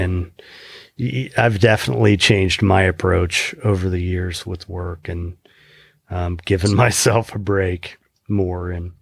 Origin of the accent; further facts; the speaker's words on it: Indiana, United States; I'm from Indiana, so you know I don't mind.